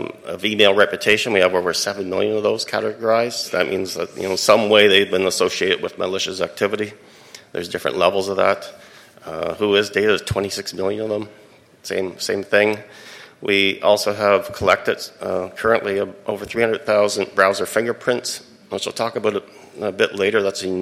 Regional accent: Canada; We're a Canadian nonprofit. Both Chris and I are Canadian.

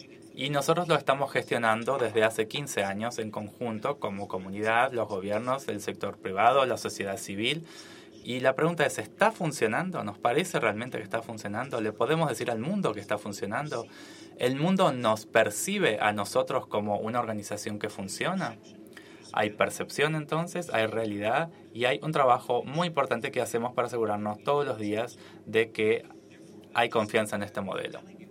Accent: Lebanon; Crecí en un país, en Líbano, donde la gente luchó durante 15 años

